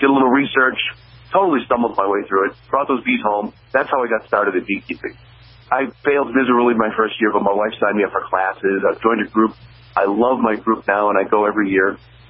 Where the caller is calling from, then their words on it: Manchester, New Hampshire, United States; I'm calling from Manchester.